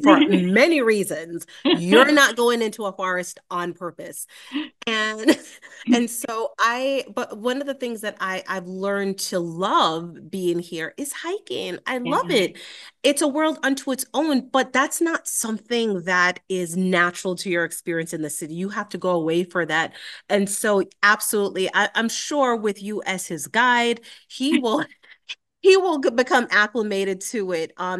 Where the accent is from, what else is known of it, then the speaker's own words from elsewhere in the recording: New York City, New York, United States; I grew up in the Bronx, and I always had like so the city was integral to sort of my upbringing